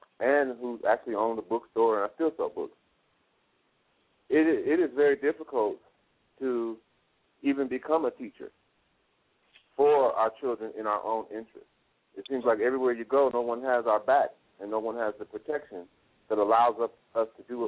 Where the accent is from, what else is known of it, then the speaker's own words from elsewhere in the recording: Joliet, Illinois, United States; You know, I'm from that area. I'm from Joliet.